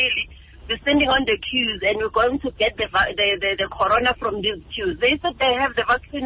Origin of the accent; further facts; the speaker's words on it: Sunninghill, Gauteng, South Africa; I drove to Sunning Hill. Now I'm from Sunning Hill.